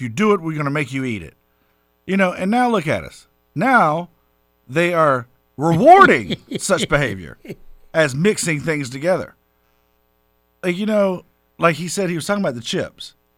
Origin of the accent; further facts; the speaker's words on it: the South, United States; I'm from the South.